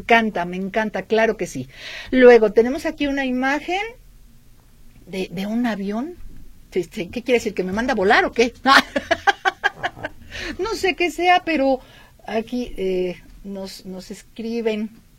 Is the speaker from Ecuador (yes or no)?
no; Mexico City, Mexico; ¿qué cree que no soy nacida en Ciudad de México? Pero no le discuto eso porque viví muchos años allá. Mis primeros 15 años de vida los dejé allá y de repente yo creo que sí me ha de salir algún acento.